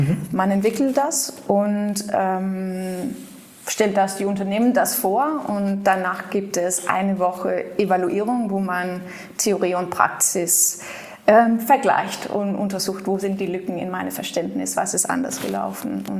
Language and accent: German; Aarhus, Central Denmark Region, Denmark; Ich bin in Aarhus groß geworden